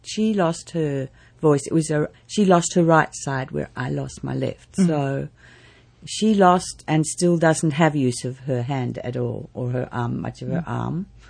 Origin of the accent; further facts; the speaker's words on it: Sydney, New South Wales, Australia; now in Newcastle, Australia; My background is that I came from Sydney originally, and I'm now living in Newcastle for more than half my life.